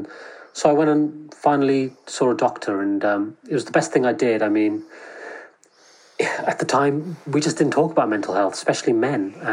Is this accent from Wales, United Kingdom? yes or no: yes; Cardiff, Wales, United Kingdom; I'm born and bred in Wales, in Cardiff. I'm actually in Cardiff right now. Thought I'd come home and spend some time with my mum.